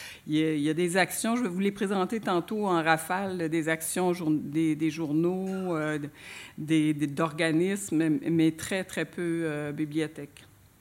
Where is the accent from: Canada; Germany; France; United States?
Canada; Quebec; lors du colloque ici chez nous au Québec